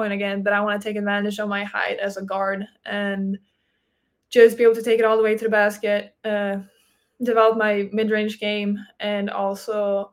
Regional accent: Sweden; English is a second language; I usually say that I play basketball and I'm from Sweden.

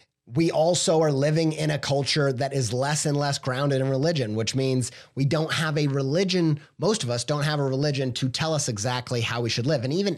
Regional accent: Whiteland, Indiana, United States; I grew up in Whiteland, Indiana, okay?

